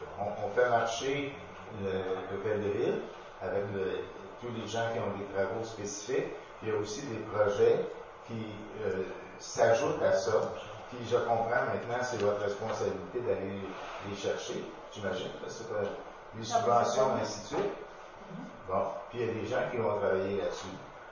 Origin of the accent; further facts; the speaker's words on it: Switzerland; Donc, puis on a des beaux bureaux, puis on est suisse